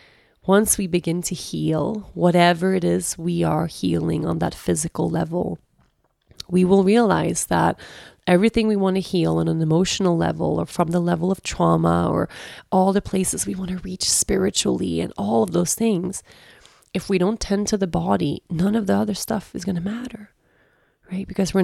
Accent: Sweden; moved away; the best year of my life, which was the year I moved away from Sweden and I moved to Costa Rica for the very first time.

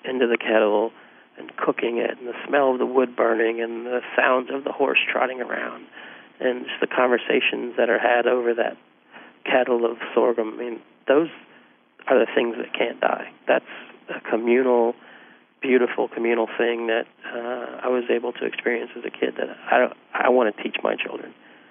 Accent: Wise County, Virginia, United States; these seeds originated from my hometown of Wise County, Virginia.

